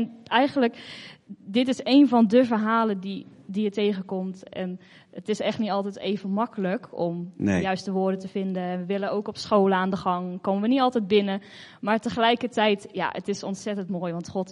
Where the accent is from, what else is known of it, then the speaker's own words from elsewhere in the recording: Lunteren, Gelderland, Netherlands; ik kom uit Lunteren en ik werk ook op een school daar.